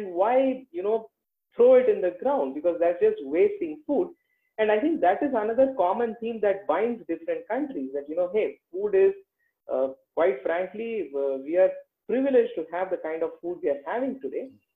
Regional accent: India; anytime you say, I'm from India, the first question is

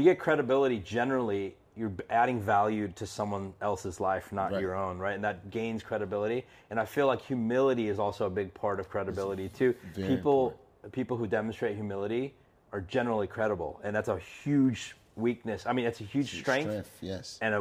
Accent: India; also born or lived in Houston, United States; It was pretty racist. I mean, I'm from India.

